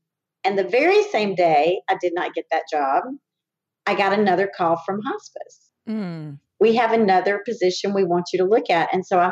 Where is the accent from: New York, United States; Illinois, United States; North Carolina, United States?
North Carolina, United States; Winston-Salem; But when I came back to my hometown of Winston-Salem, I did not want to get on a plane anymore.